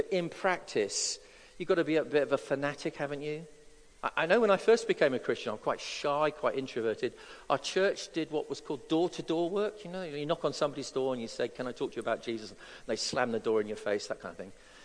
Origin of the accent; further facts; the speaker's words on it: South West England, United Kingdom; we stopped off at our little village where I was born in South Devon near Plymouth.